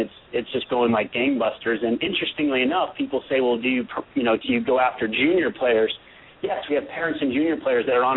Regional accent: Colorado, United States; when I look back at my life growing up in Colorado, then Stanford, then playing on the pro tour

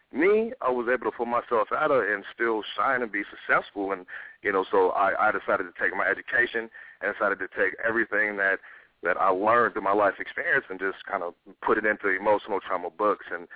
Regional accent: Oakland, California, United States; So that focused me on go ahead and creating, like, books about, I guess, growing up in Oakland and everything I've been through.

